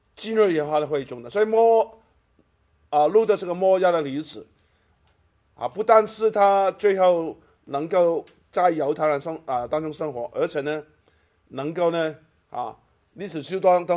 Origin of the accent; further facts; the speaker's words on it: China; 在我们中国人来讲啊，婆婆跟媳妇住在一起是个很大的挑战，对不对？